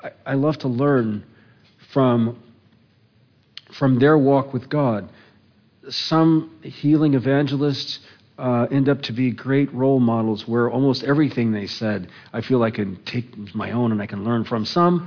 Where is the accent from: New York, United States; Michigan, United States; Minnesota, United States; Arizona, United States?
Arizona, United States; Glendale; When I was growing up in Glendale